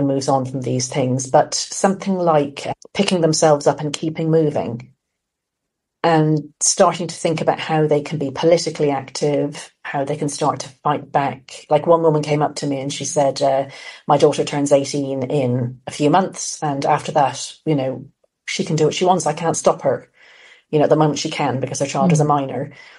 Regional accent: Ireland; obviously I'm Irish, she's Irish too.

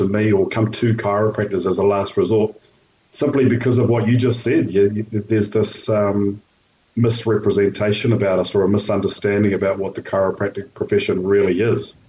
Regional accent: Tokoroa, Waikato, New Zealand; also born or lived in Putaruru; And so I grew up in a small town, Tokoroa, in the South Waikato. I was born in Petaruru, so I'm born and bred South Waikato. Loved it down there.

